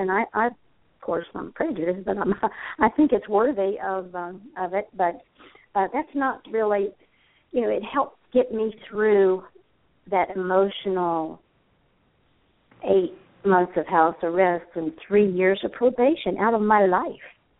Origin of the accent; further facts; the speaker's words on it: Point Pleasant, United States; the Columbus Dispatch, where this took place, and my hometown of Point Pleasant.